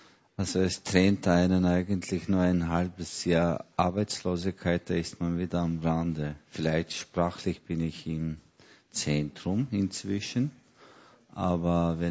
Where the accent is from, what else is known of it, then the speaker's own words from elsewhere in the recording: Turkey; first language Kurdish; German is a second language; dort habe ich bis zu meinem 7. Lebensjahr nur Kurdisch gesprochen. Mit 7 Jahren bin ich gleich in einer türkischen Schule gewesen